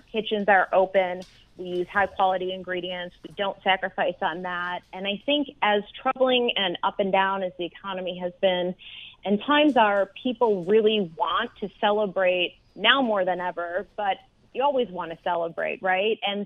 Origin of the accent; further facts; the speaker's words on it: Chicago, Illinois, United States; Yes, I grew up in Chicago, and both of my grandmothers, Mildred and Madeline, lived across the alley from each other.